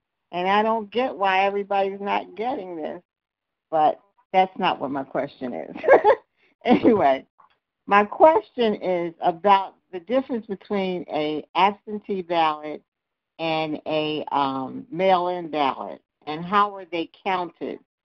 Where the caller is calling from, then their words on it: Philadelphia, Pennsylvania, United States; I'm calling from West Philadelphia.